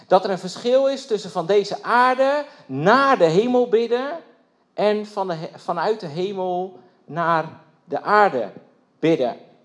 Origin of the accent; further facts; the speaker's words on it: Velsen-Broek, North Holland, Netherlands; Nu moet ik bekennen dat ik 36 jaar oud ben. Ik kom uit Velzenbroek, Noord-Holland. In de buurt van Haarlem.